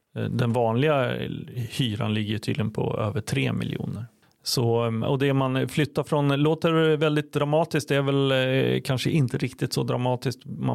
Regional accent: Örebro, Örebro County, Sweden; Det är klart att man som örebroare

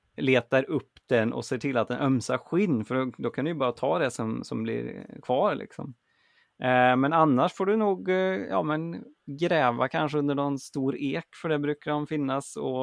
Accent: Värmland, Sweden; för i Värmland där jag växte upp har jag aldrig hört om någon mystisk spökgris

